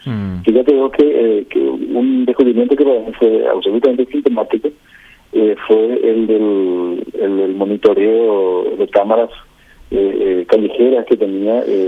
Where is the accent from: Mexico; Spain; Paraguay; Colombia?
Paraguay; nosotros como Estado paraguayo